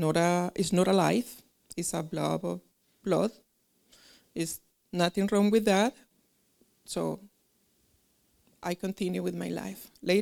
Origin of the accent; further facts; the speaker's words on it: Colombia; English is a second language; moved away as an adult; now in United States; as the pastor mentioned. I'm from Colombia, South America. I came here to United States in 1998 when I got married.